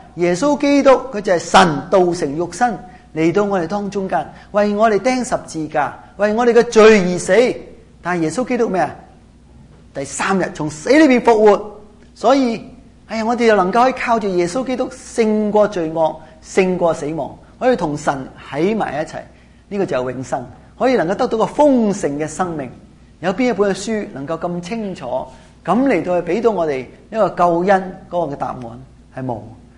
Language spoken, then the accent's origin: Cantonese; China; 但是我中国人很懂得讲一句的